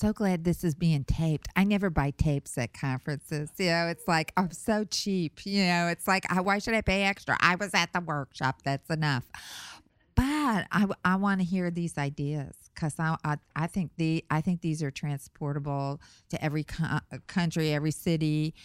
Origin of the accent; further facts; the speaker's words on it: Brooklyn, New York, United States; I'm originally from Brooklyn, so I talk with my hands